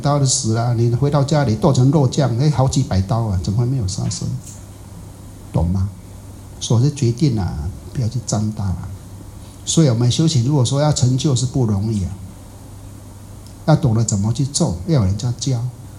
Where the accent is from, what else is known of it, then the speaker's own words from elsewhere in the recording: Taiwan; 我台湾人说